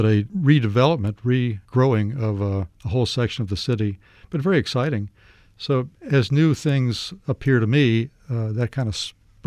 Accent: Atlanta, Georgia, United States; now in New Orleans, United States; but also as a Southern, you know, I grew up in Atlanta, but I think New Orleans has always kind of been a leader in odd people being here

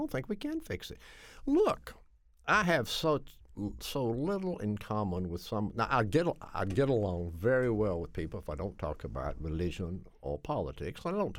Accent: Nashville, Tennessee, United States; now in New England, United States; Nashville.

